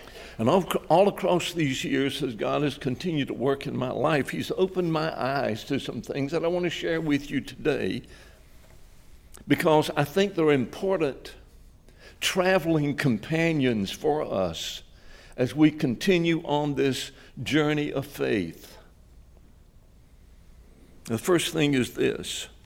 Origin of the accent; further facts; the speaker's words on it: Reidsville, North Carolina, United States; Bruce mentioned that I grew up in Reidsville. I grew up in the home of a bivocational pastor. My daddy was a machinist by day at the American Tobacco Company in Reidsville.